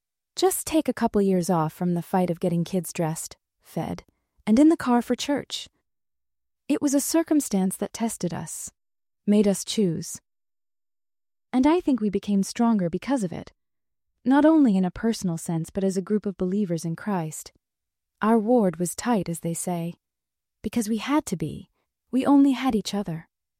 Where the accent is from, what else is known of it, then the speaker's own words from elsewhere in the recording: Florida, United States; I grew up in Florida, where there weren't many members. My close friends were the youth from church because they understood a deep part of me.